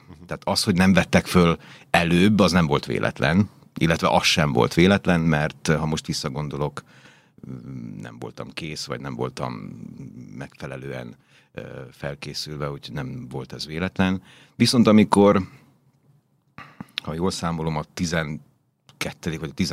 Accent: Bratislava, Bratislava Region, Slovakia; first language hu; én gyakorlatilag Pozsonyban nőttem föl, ide jártam gimnáziumba, ide kötött a magánéletem, az összes barátom itt volt

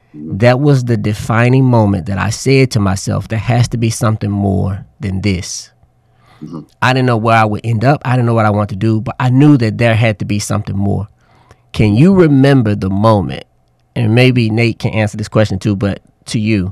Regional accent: Memphis, Tennessee, United States; I'm from Memphis, so shout out Black Haven. Everybody know what the heat is like in Memphis.

